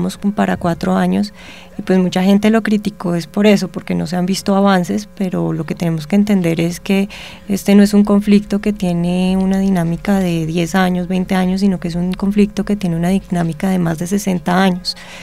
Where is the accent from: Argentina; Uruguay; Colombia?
Colombia; Hay que entender como ciudadanos o como colombianos, que nosotros siempre hemos visto o vemos el conflicto en todos los ámbitos.